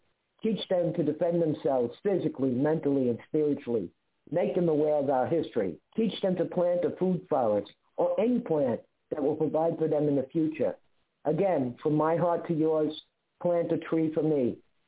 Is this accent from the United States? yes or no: yes; United States; the United States has kept me locked up because I am an American Indian.